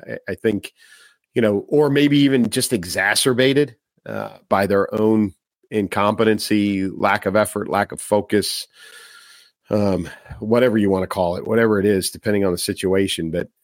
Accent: Chicago, Illinois, United States; Chicago, my hometown, there's a lot of stories about there about Tesla charge stations

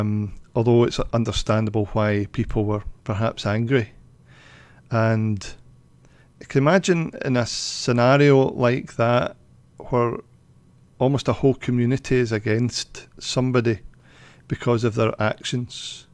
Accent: Dalkeith, Scotland, United Kingdom; when I was growing up in Dalkeith as a young boy, as a teenager, it was right in the middle of the miners' strike.

